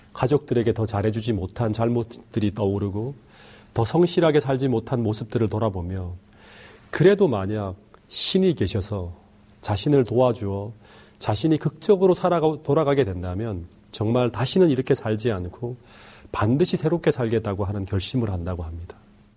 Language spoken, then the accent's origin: Korean; Taebaek, Gangwon, South Korea; 제가 어렸을 때 살던 강원도 태백은 이 광산촌이라 광산사고가 많이 일어났습니다.